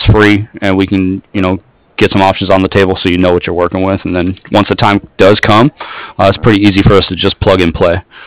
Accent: Toledo, Ohio, United States; Oh, okay. I'm from Toledo, so...

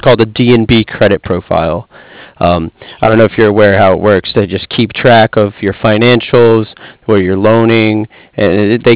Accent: Cardiff, Wales, United Kingdom; I'm from Cardiff.

